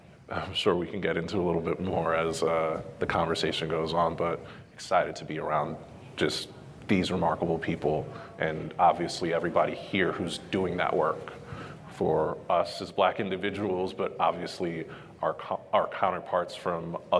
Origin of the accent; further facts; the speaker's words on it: New York City, New York, United States; But you know, I grew up in New York City, very diverse. I grew up at the edge of New York City in this place called Far Rockaway.